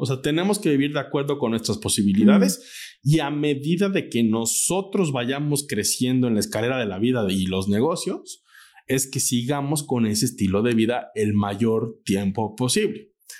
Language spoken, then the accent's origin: Spanish; Mexico; Si nosotros como mexicanos supiéramos manejar bien una tarjeta de crédito